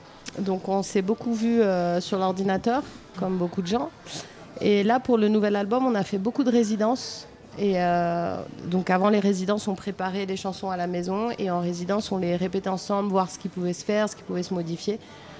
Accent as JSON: {"language": "French", "town": "Paris", "region": "Île-de-France", "country": "France", "tie": "born there", "said": "Ouais, bah moi, je suis née à Paris et je suis née dans le 18e arrondissement."}